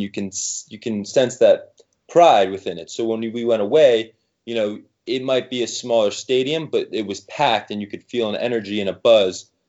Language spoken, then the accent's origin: English; United States; I had to make people at least like question whether I was from America until I opened my mouth and spoke and they heard my accent. They'd be like, okay, now he's American for sure.